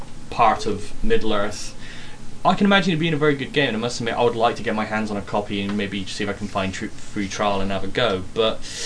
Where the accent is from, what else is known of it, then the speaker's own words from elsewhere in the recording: Minnesota, United States; I come from Minnesota.